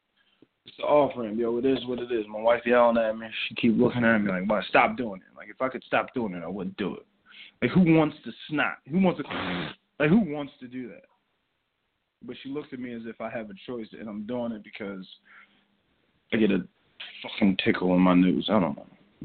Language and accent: English; Camden, New Jersey, United States; moved away as an adult; But I never had allergies growing up in Jersey. You know, born, raised. I say halfway raised Camden, New Jersey, halfway raised Pennsylvania, New Jersey, but it's the next town over.